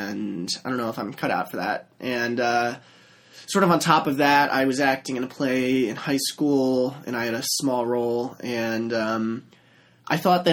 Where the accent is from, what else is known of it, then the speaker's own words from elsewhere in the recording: Maryland, United States; We grew up in Maryland.